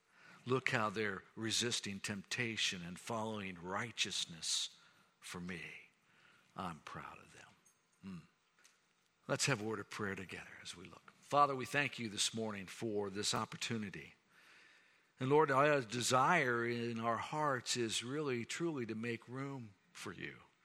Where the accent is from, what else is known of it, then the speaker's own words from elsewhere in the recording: Jacksonville, Florida, United States; I was raised in Jacksonville, Florida.